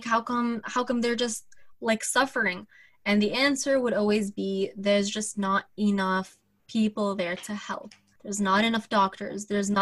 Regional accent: New York, United States; born there; by ethnicity, I'm a Palestinian. I was born in New York, and I've never seen Palestine, unfortunately.

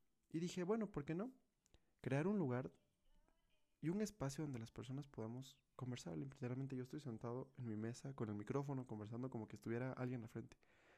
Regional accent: Ecuador; tengo 20 años y soy de Ecuador.

